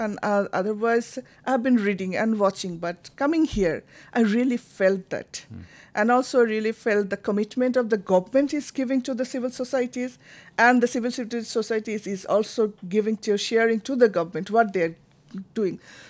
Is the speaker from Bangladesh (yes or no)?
yes; Bangladesh; English is a second language; I was also from the Bangladesh context where the girls were like a block, like future.